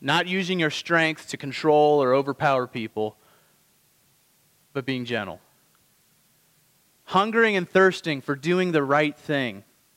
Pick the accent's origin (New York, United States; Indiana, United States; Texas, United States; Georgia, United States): Indiana, United States; I grew up in Indiana, and I'm a Colts fan.